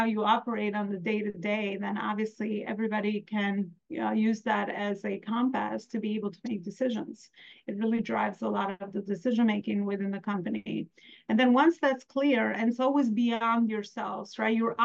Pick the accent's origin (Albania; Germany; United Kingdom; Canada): Albania; now in United States; And yes, I am Albanian American. I've been here 27 years.